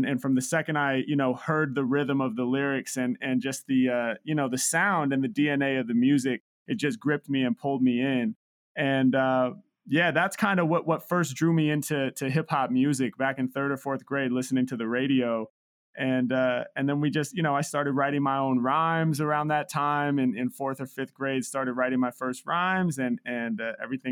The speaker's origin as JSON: {"language": "English", "town": "Portland", "region": "Oregon", "country": "United States", "tie": "born or raised there", "said": "growing up in Portland, Oregon, which is where I'm from."}